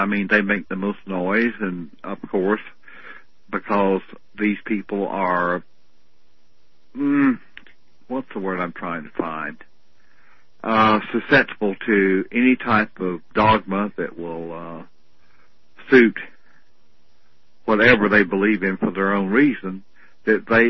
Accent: Camden, United States; out on the outskirts of Camden, my hometown.

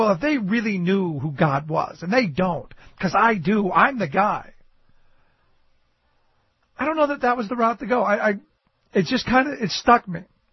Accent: Cleveland, Ohio, United States; growing up in Cleveland, I remember this whole story very vividly

